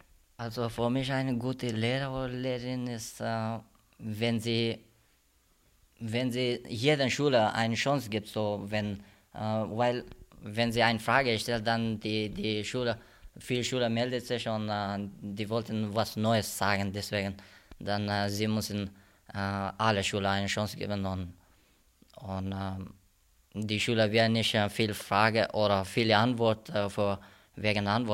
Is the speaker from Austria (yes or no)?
no; Afghanistan; German is a second language; now in Germany; ich bin 15 Jahre alt, ich komme aus Afghanistan, ich bin fast seit 2 Jahren in Deutschland